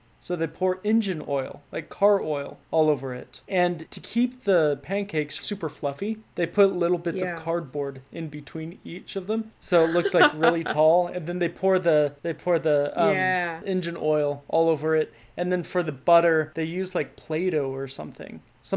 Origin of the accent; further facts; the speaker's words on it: United States; I'm from the US.